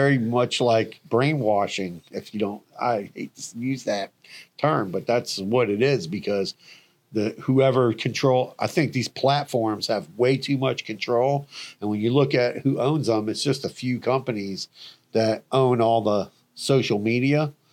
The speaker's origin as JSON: {"language": "English", "region": "Florida", "country": "United States", "tie": "born or raised there", "said": "I mean, growing up in South Florida, you had the Miami News, the Miami Herald, you had the Sun Sentinel."}